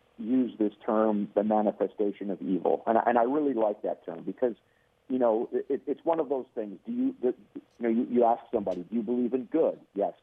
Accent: Wisconsin, United States; I was born and raised in Wisconsin Lutheran, and I don't know what I am now.

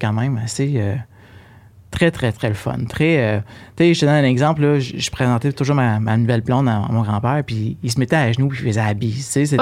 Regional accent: Quebec, Canada; born there; moi, je suis né en Gaspésie, tout simplement.

